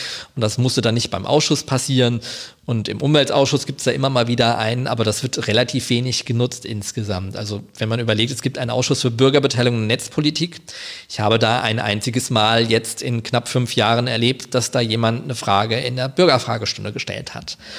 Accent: Wiesbaden, Hesse, Germany; born there

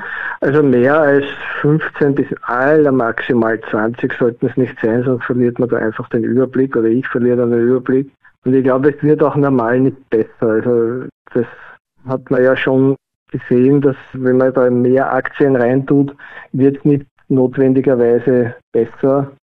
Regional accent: Vienna, Austria; bin aus Wien

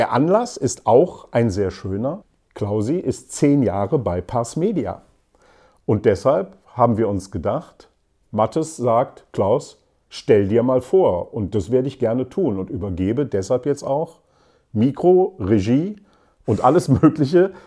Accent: Leverkusen, North Rhine-Westphalia, Germany; also born or lived in Cologne; bin 62 Jahre alt und komme ursprünglich aus dem Rheinland. In Köln geboren, in Leverkusen aufgewachsen.

